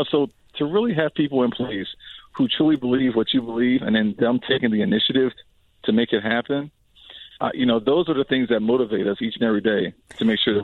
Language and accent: English; Camden, New Jersey, United States; You know, I grew up in Camden, New Jersey. I grew up impoverished